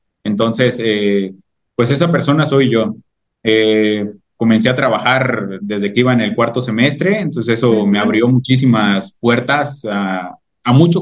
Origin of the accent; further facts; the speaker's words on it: Jacona, Michoacán, Mexico; Soy de Jacona, nací en Jacona, Michoacán. Es un pueblo que está, no, pueblo y ciudad, a un lado de Zamora.